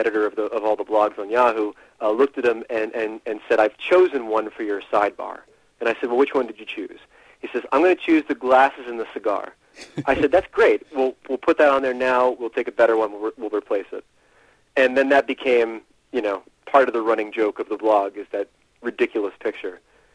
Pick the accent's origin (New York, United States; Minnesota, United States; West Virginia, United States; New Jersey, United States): New Jersey, United States; I grew up in Jersey, so I'm a Devils fan.